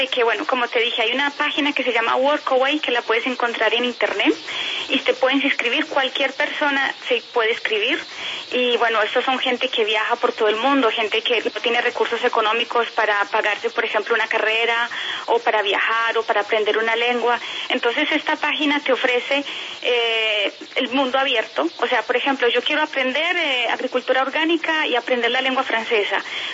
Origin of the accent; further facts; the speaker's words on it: Betania, Antioquia, Colombia; Yo nací en un pueblito en Hispania, cerca de Andes, Betania, bueno, en Medellín, a 3 horas de Medellín.